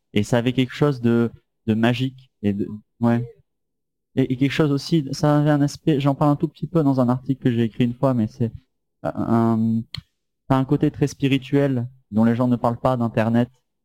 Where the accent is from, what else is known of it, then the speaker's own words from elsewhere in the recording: Rennes, Brittany, France; moi du coup, je viens de Rennes, en France. Où, voilà, la capitale de la Bretagne. C'est ça, exactement. J'y suis depuis pas longtemps